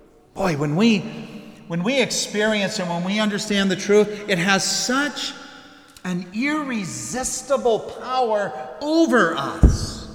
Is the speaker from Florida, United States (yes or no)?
no; Wisconsin, United States; Well, growing up in Wisconsin, we still certainly knew about the game.